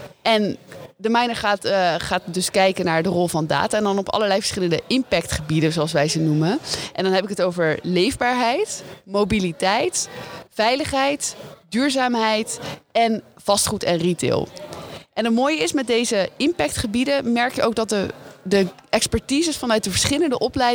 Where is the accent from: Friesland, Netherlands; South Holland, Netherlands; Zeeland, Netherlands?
South Holland, Netherlands; Rotterdam; En hoe slim Eindhoven is, zeg ik als Rotterdammer.